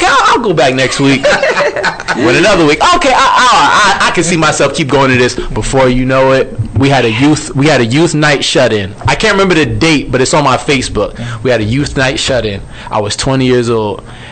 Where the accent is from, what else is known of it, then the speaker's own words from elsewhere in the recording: New Jersey, United States; I'm from Jersey